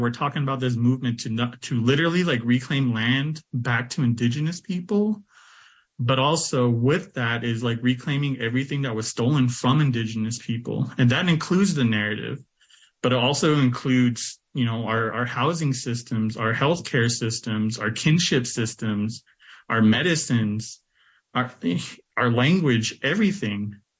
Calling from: Minneapolis, Minnesota, United States; Right now I'm calling in from Dakota lands out here in so-called Minneapolis.

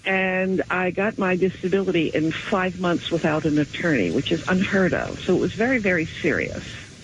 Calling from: Flemington, New Jersey, United States; Good morning. … from Flemington, New Jersey.

